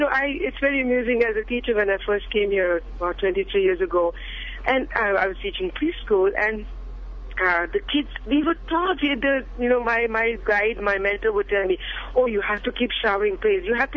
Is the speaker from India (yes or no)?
yes; India; now in Hayward, United States; I'm calling from Hayward. This is so interesting, and as a teacher, I see this here in the students, but growing up in India